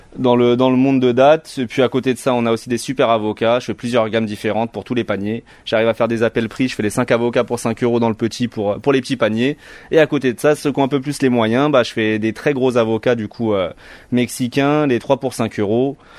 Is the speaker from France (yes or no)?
yes; Saint-Leu-la-Forêt, Île-de-France, France; Moi, je viens de Saint-Leu-la-Forêt.